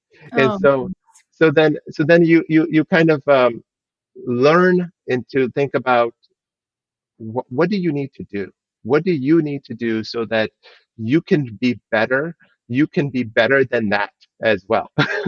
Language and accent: English; Ohio, United States; through 12th grade. I was in Ohio, but I was in two different schools in high school as well in Ohio.